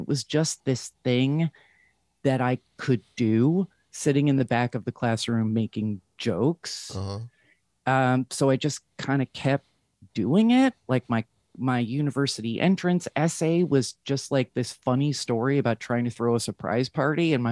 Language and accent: English; New Jersey, United States; I grew up in New Jersey, very nice sort of average suburban upbringing.